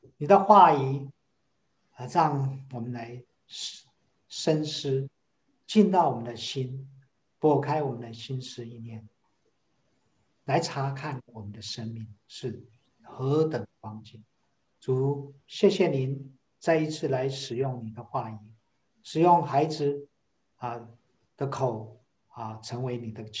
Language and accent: Chinese; Taipei, Taiwan; now in Chicago, United States; 我是一位从小在台北长大的一个城市的男孩，就是 City Boy。